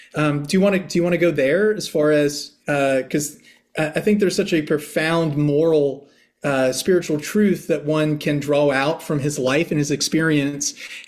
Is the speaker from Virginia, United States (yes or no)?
yes; Amherst, Virginia, United States; I grew up in Amherst, which is about 45 minutes from Charlottesville